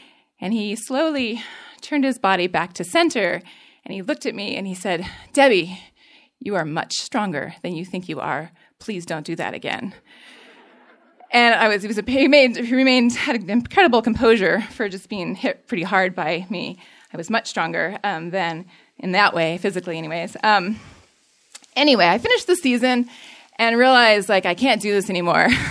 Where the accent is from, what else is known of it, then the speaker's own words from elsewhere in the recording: Oregon, United States; I was born and raised in Oregon, but I was raised mostly by my dad, and my mother died when I was really little.